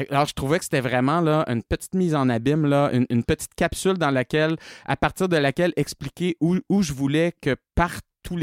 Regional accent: Quebec, Canada; je viens du Bas-Saint-Laurent, le Témiscouata, la frontière avec le Maine

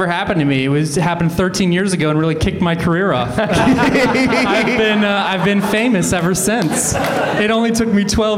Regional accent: Orlando, Florida, United States; I lived in Orlando. I grew up in Orlando

